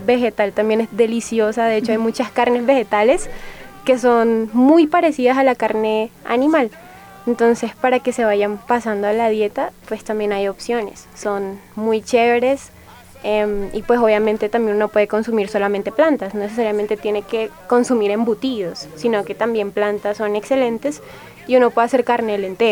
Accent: Valledupar, Cesar, Colombia; born there; quiero empezar en donde nací, en Valledupar, que es una ciudad muy carnívora todavía

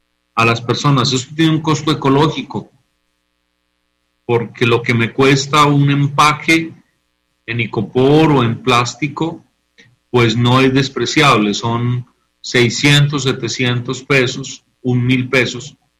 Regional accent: Colombia; now in Venezuela; Yo, siendo colombiano, y me siento muy contento de ser colombiano, he aprendido a ser venezolano también en esta gran crisis.

